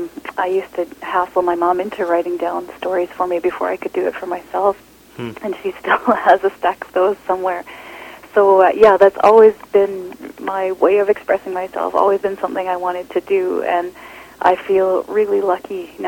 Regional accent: Canada; I mean, I'm Canadian, female, vegetarian, peaceable.

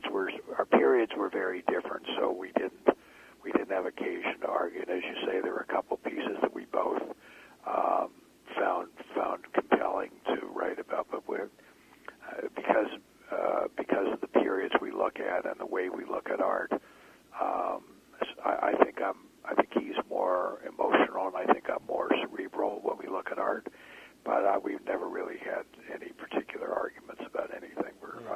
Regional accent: United States; from the time I grew up in the United States, but from the time I was young, there was something about art that just spoke to me.

